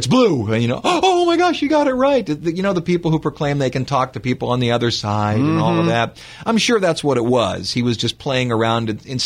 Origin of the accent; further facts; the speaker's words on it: Cleveland, Ohio, United States; I know. I'm from Cleveland. I'm supposed to love, love, love baseball.